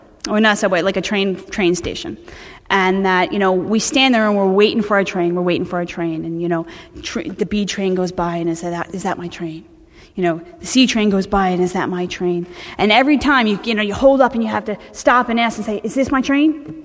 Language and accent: English; New York, United States; No, which is really cool because I'm from New York and everybody's really uptight.